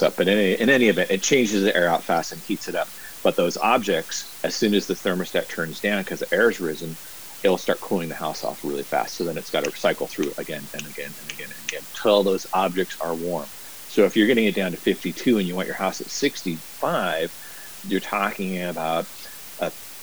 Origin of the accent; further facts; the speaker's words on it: California, United States; You and I are both Bay Area kids too, so yeah, growing up in the Bay Area, it didn't get that cold.